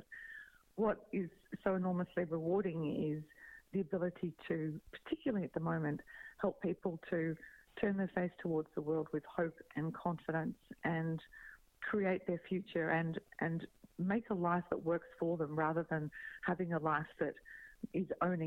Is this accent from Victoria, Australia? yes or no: yes; Melbourne, Victoria, Australia; So I was born in Melbourne, Australia. Raised here. I've worked around the world, but always chosen to live here.